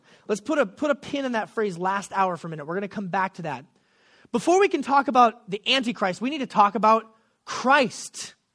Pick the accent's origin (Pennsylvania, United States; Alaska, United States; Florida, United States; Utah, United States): Alaska, United States; Anchorage; okay, this is from growing up in Anchorage, Alaska, kind of a small town. There's only one person in the room who can identify with me on that. But growing up in Anchorage, we never got popular bands coming through town.